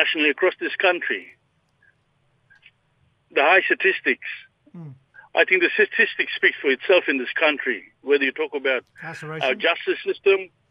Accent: Queensland, Australia; I can speak in behalf of our heritage, Brother Trevor, in the Torres Strait.

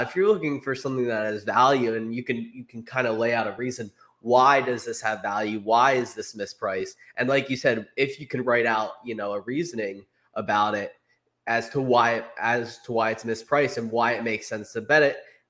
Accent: New Jersey, United States; also born or lived in Philadelphia, United States; Yes, I'm from Philadelphia. Nice. Whole family is originally from Philadelphia. I grew up in South Jersey as an Eagles fan, obviously.

